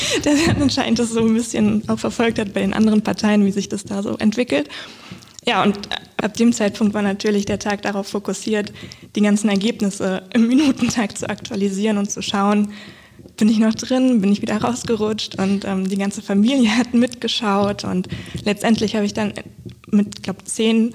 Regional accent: Wiesbaden, Hesse, Germany; war immer so ein Nachhausekommen-Gefühl, wenn ich dann wieder in Wiesbaden angekommen bin, oder wenn man als Kind im Urlaub war und dann sind wir, also wir haben bei Henkel Trockengon gewohnt

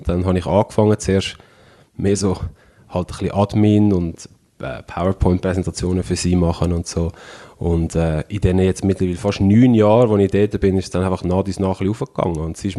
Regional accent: Switzerland; Ich bin ein weisser Mann, ich bin ein sehr männlich aussehender Mann, ich bin relativ kräftig, relativ gross, ich bin in der Schweiz aufgewachsen

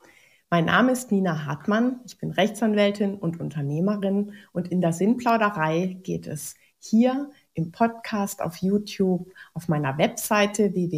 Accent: Freiburg, Baden-Württemberg, Germany; Wir sind beide aus Freiburg

